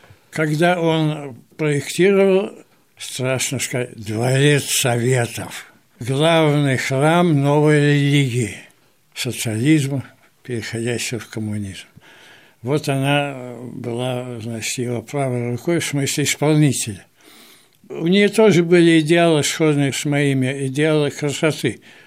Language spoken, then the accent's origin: Russian; Moscow, Russia; Вот я коренной москвич, дитя Арбата